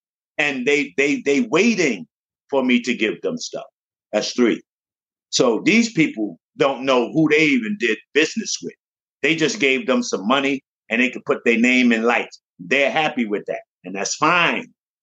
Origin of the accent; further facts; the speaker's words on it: Jamaica; now in United States; I'm from Jamaica.